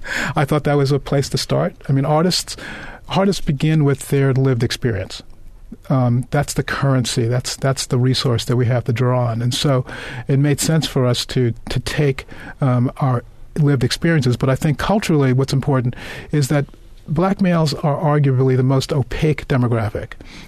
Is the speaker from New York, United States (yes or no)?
yes; Brooklyn, New York, United States; when I was 15 years old growing up in Bed-Stuy in Brooklyn in the 50s, when I saw the black community divide radically.